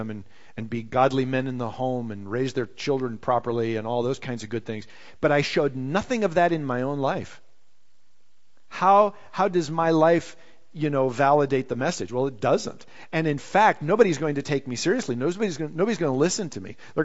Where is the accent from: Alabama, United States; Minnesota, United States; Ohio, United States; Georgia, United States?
Minnesota, United States; and I was raised in Minnesota